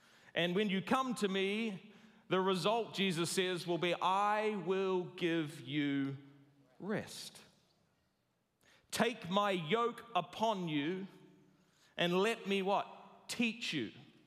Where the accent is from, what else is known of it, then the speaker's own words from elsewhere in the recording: New Zealand; but I'm a New Zealander and we're humble, so I'll just say, winners are grinners, baby.